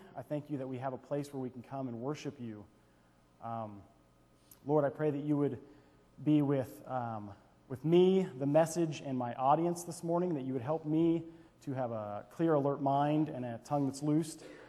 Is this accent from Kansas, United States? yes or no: yes; Kansas, United States; also born or lived in Anchorage, United States; I'm originally from Kansas, moved to Alaska almost 4 years ago, and lived there for 3 years in Anchorage while I got my MFA